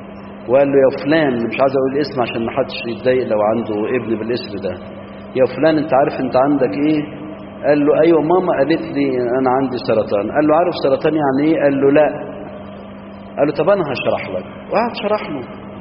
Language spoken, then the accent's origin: Arabic; Egypt; طب الكذب في الطب عندنا في مصر